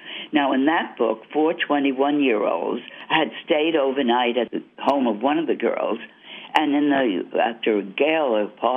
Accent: New York, United States; I'm from the Bronx in New York, and it was country. There was actually a farm around the corner

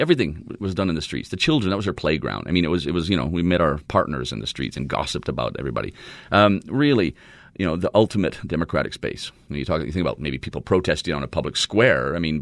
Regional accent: Alberta, Canada; growing up in Alberta, in Canada, you know, in a big stupid North American city with a donut center, which is deserted at night, and living in it was a pretty cool suburb, but it was a typical American suburb, North American suburb.

